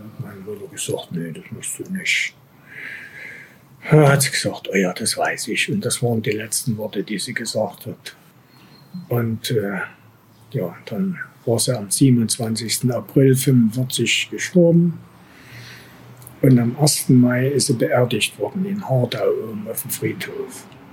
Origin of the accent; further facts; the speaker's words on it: Hartau, Saxony, Germany; also born or lived in Chemnitz; ich bin geboren am 2.2.1939 in Chemnitz. Dann bin ich in der Kindheit groß geworden in Hartau. Das ist unmittelbar an der Stadtgrenze. Meine Eltern haben dort ein Lebensmittel- und Gemüsegeschäft.